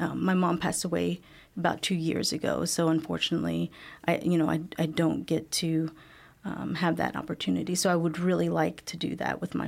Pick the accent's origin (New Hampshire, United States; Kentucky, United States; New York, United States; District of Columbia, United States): Kentucky, United States; Rockfield; Growing up in Bowling Green, it was kind of strange, you know, because I hear, you know, other Asian American stories about, you know, how they grew up. But so Bowling Green, we actually lived on the outskirts of Bowling Green, just a small town. It's called Rockfield, very rural.